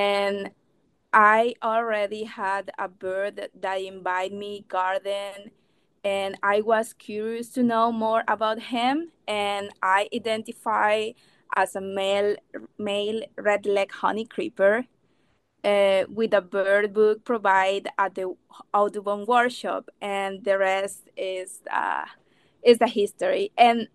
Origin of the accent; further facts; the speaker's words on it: Coclé, Panama; I'm from Panama, a beautiful, small Central American country. And I spent all my childhood and schooling in my wonderful province of Coclé, one of the central provinces on the Pacific side of Panama. And since I was little, I have lived in a rural area